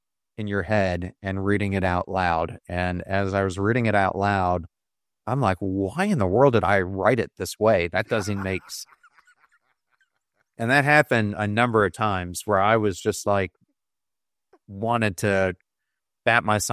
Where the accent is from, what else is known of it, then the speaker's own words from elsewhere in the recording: Pennsylvania, United States; I'm going to say it's a Philly cheesesteak because I grew up in Pennsylvania